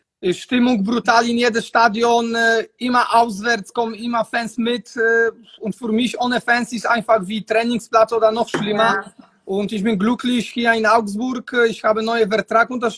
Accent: Poland; German is a second language; moved away; Ja, ich komme aus Polen, ich habe keine Angst

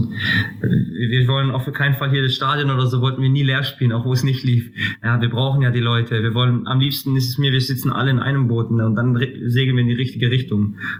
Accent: Greece; und ich bin Grieche

